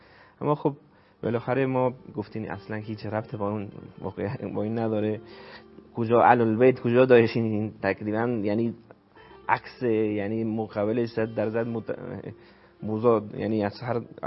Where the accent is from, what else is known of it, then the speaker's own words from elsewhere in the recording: Buenos Aires, Argentina; اهل کشور ارجنتین.